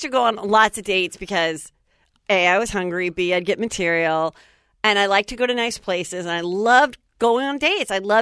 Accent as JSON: {"language": "English", "town": "Woodland Hills", "region": "California", "country": "United States", "tie": "born or raised there", "said": "Woodland Hills"}